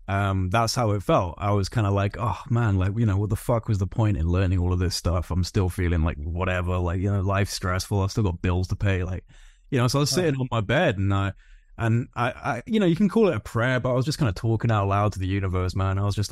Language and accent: English; Wales, United Kingdom; I grew up in North Wales. Like I said, we've got crystal clear skies.